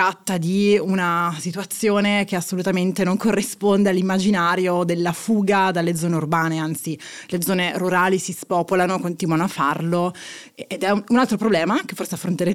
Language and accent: Italian; Turin, Piedmont, Italy; also born or lived in Oslo; now in Rome, Italy; Io sono di Torino, vivo a Roma